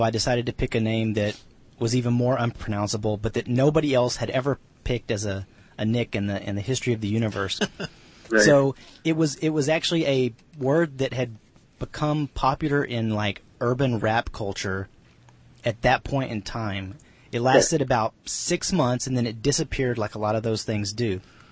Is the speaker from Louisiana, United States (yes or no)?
no; Texas, United States; I grew up in Central Texas, hours from here.